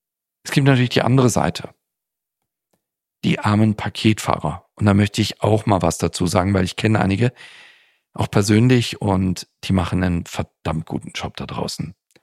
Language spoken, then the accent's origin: German; Switzerland; auf die Schweiz, auf mein Heimatland